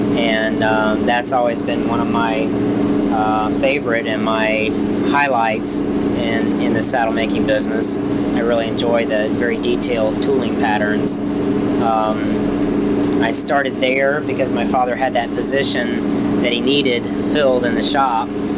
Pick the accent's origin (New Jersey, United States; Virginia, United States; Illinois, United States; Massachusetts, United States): Virginia, United States; Danville; born there